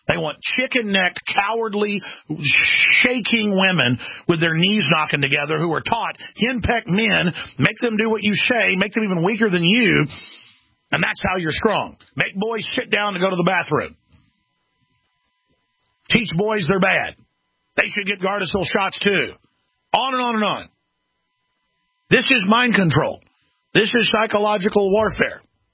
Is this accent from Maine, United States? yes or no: no; Dallas, Texas, United States; I mean, we all grew up being football fans. I grew up in Dallas, for heaven's sakes.